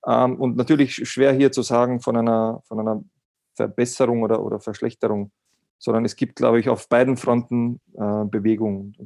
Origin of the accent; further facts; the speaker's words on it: Austria; als wie bei uns in Österreich. Ich rede jetzt von Österreich.